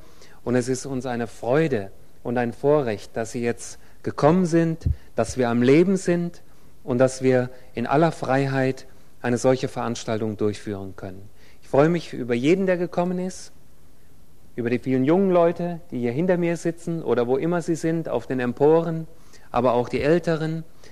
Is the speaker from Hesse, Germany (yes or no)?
yes; Hesse, Germany; Aber ich bin in der Nähe von Kassel geboren und aufgewachsen, also in Nordhessen, gar nicht so weit weg von hier. Und ich hatte das Vorrecht, ein gläubiges Elternhaus zu haben.